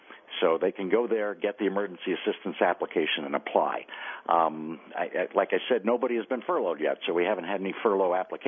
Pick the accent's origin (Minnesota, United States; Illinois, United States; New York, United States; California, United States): New York, United States; Yeah, I grew up in New York, and it was absolutely amazing.